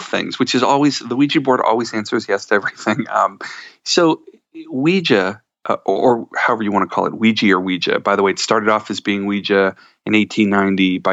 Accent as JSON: {"language": "English", "region": "Massachusetts", "country": "United States", "tie": "born or raised there", "said": "A toy company called the W.S. Reed Toy Company in Massachusetts, in my home state, starts making what they call a witch board."}